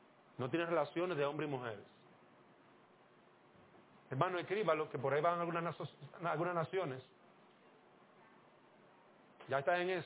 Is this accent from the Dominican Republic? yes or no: yes; Dominican Republic; Yo participé de eso, yo soy dominicano.